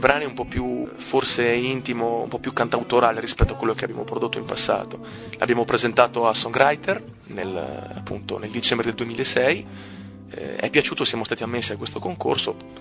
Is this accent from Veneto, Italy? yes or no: no; Cesenatico, Emilia-Romagna, Italy; sempre in Riviera Romagnola, noi siamo di Cesenatico